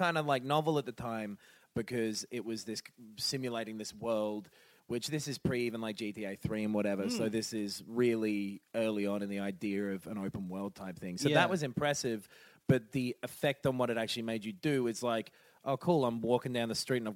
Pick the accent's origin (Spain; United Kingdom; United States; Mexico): United Kingdom; England; I am English.